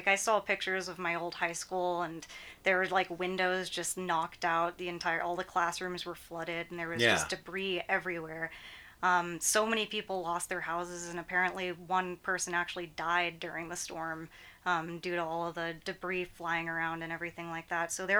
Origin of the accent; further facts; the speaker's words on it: Saipan, Northern Mariana Islands; oh, I come from Saipan, which is a tiny island in the Pacific